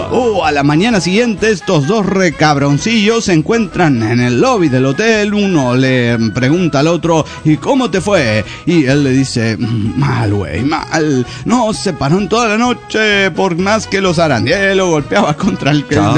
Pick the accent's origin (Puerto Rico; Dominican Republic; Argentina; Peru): Peru; Juliaca, Puno; de Juliaca, Perú.